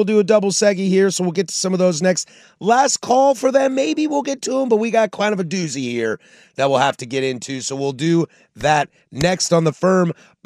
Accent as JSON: {"language": "English", "town": "Vancouver", "region": "Washington", "country": "United States", "tie": "born or raised there", "said": "Shout out to my hometown of Vancouver, Washington."}